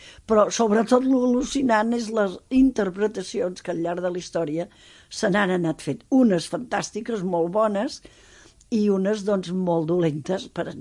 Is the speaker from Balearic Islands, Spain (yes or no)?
no; Banyoles, Catalonia, Spain; els que som de l'Escala o de Banyoles, com som jo